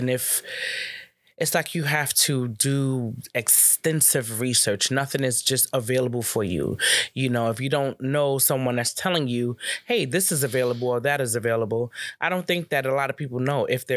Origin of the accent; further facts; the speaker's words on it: New York City, New York, United States; also born or lived in Southern United States; So actually, I grew up in New York in the late 70s, early 80s, when there was the horrible crack era. My mother and my siblings, we all went down south, and I went to high school down south.